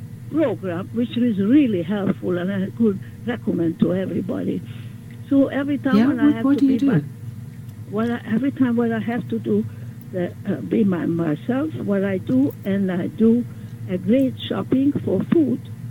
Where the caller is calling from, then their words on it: New York City, New York, United States; I'm calling from New York City, Lower East Side.